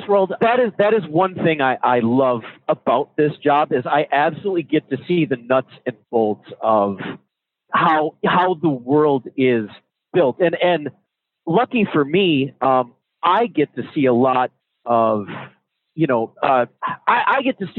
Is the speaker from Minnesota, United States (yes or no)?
yes; Minnesota, United States; Yeah, I am from Minnesota.